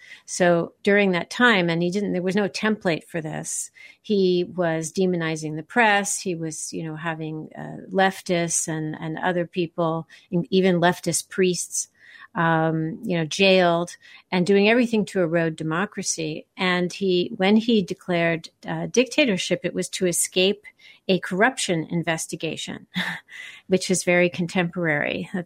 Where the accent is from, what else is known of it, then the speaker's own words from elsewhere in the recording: United States; I was writing as an American who was concerned with seeing these patterns occur in our time and place.